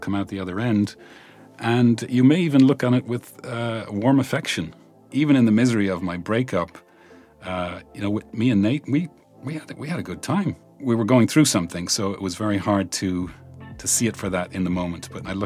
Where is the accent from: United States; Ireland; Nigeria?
Ireland